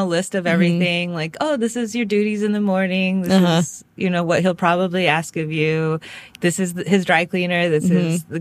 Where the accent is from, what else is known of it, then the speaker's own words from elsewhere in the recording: Tokyo, Japan; it's like just happens to be in my hometown, which is like, so I lived in like an area, Akasaka, Roppongi, which is like kind of like the bar district